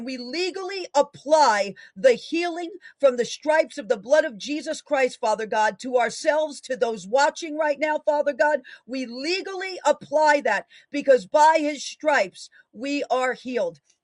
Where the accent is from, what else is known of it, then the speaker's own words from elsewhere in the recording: New York, United States; And basically in my home state of New York right now, we have a guest being housed in a corrections facility in New York City.